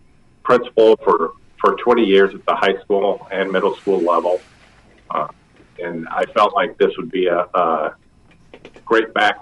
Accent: Indianola, Iowa, United States; I grew up in Indianola, Iowa

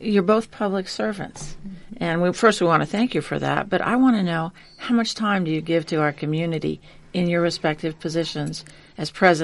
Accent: California, United States; This is a naive question, but I'm from California where all schools are one story.

